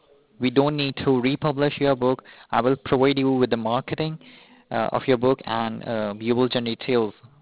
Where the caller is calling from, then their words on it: New York, United States; We are in New York.